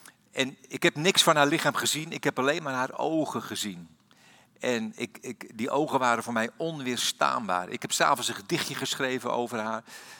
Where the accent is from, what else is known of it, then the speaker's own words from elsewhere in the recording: Amsterdam, North Holland, Netherlands; born there; Ik heb fysiotherapie gestudeerd in Amsterdam. En dat is de geboorteplaats waar ik geboren ben.